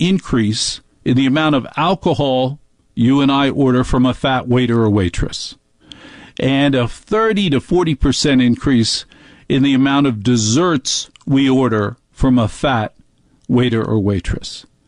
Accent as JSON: {"language": "English", "region": "New Jersey", "country": "United States", "said": "I love big booths because I'm from New Jersey, and I have a body built for Brooks Brothers."}